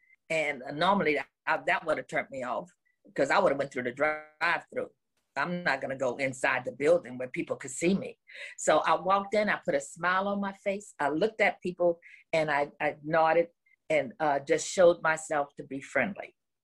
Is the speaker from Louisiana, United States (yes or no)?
yes; New Orleans, Louisiana, United States; And that I'm from New Orleans, you know, wow, look at God.